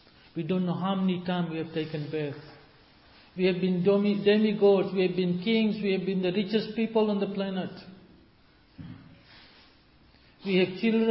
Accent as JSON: {"language": "English", "country": "Fiji", "said": "I come from Fiji and I see this."}